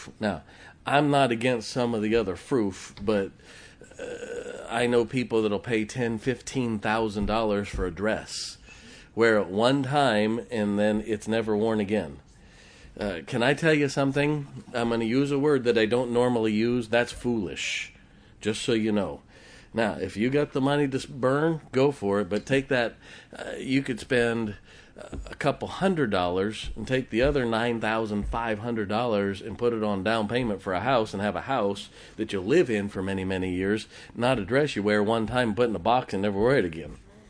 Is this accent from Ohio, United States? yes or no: yes; Ohio, United States; born there; So I was born in Ohio. I graduated in Indiana from college, and I was married in Michigan.